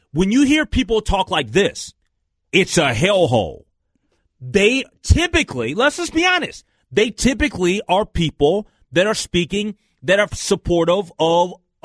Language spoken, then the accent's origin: English; Minneapolis, Minnesota, United States; okay, I'm a Minneapolis. I was raised in North Minneapolis.